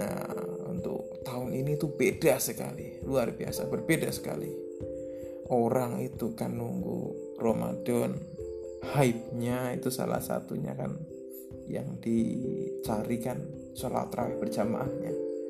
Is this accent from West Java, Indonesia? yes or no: yes; Bekasi, West Java, Indonesia; saya itu kecilnya di kota Bekasi. Itu sampai SMP, SD SMP di Bekasi.